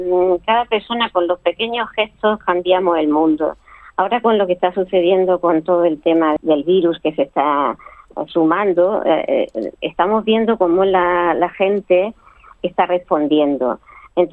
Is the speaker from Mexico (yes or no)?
no; Spain; dentro de la organización hay dos personas que somos españoles